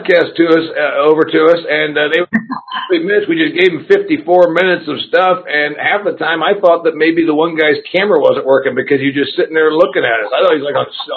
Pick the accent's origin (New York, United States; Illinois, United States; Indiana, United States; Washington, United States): Indiana, United States; I'm going back to my home state of Indiana.